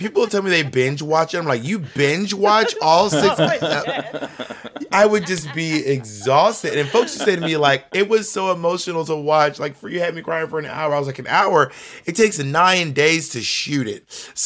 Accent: Columbus, Georgia, United States; also born or lived in Phenix City / LaGrange / Corinth; I'm from like a lot of small towns, but I grew up in Columbus, Georgia, and in Phenix City, Alabama, and LaGrange, Georgia, and Corinth, Mississippi.

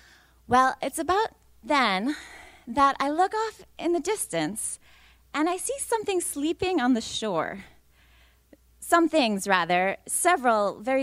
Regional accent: New York, United States; So I'm from New York originally. And my dad lives in upstate New York, and I've always known New York dairy cattle.

